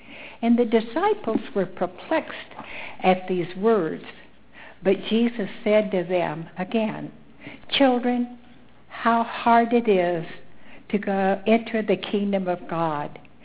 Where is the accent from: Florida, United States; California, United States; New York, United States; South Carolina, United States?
Florida, United States; born there; I was born in Central Florida 86 years ago to a hard-working truck and produce farmer, living without electricity or indoor plumbing until I was 16 years old.